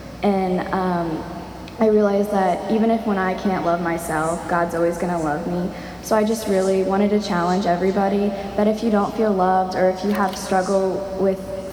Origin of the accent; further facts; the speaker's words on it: Houston, Texas, United States; I'm from Houston, Texas.